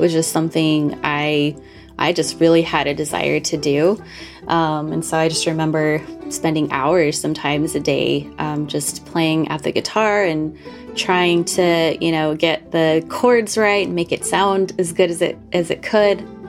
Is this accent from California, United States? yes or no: yes; California, United States; also born or lived in Moses Lake, Washington; now in Oregon, United States; I was born in Moses Lake, Washington, very small town. Lived there up until I was about six and then moved to California. Lived in California most of my life. Recently moved to Oregon about 3.5 years ago.